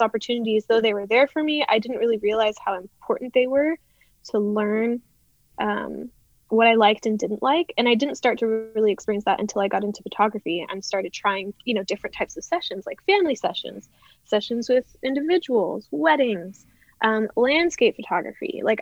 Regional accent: Hawaii, United States; moved away as an adult; I grew up in Hawaii and then I came here to go to college. So I would go home over the summer and I grew up owning a couple of horses.

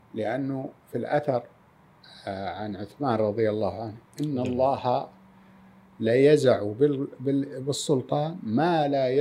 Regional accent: Saudi Arabia; لأنه بعض النشاز اللي موجود في السوشيال ميديا لا يمثلنا كسعوديين

